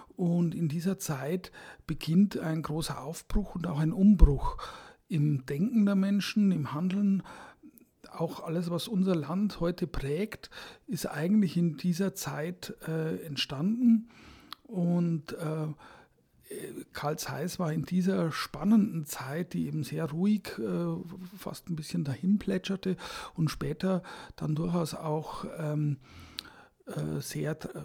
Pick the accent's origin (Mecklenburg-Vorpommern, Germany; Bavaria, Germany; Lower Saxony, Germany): Bavaria, Germany; now in Berlin, Germany; Wie man meiner Sprache schon entnimmt, stamme ich aus dem Süden, aus Bayern. Ich habe dann Geschichte studiert in München und bin später nach Berlin, damals in den 80er Jahren nach West-Berlin gewechselt